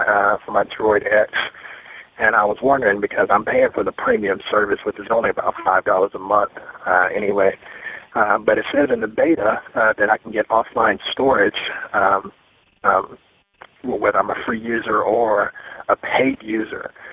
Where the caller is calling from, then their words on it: Washington, United States; I'm calling from Washington State.